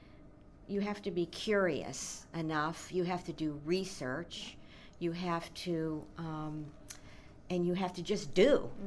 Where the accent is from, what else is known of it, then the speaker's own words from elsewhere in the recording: Elmira, New York, United States; I have lived here for about 38 years. I grew up in Elmira, New York, a small town